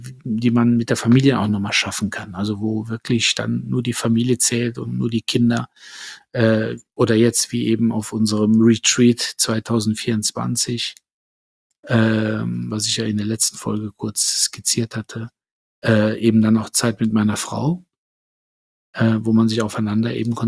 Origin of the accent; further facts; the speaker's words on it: Cologne, North Rhine-Westphalia, Germany; ich als Kölner